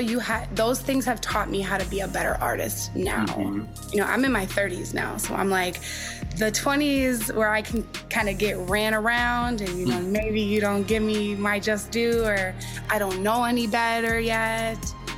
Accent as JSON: {"language": "English", "town": "Chicago", "region": "Illinois", "country": "United States", "tie": "born or raised there", "said": "I'm a Black woman who's from Chicago. I was born and raised in Southside. I'm from Cabrini Green."}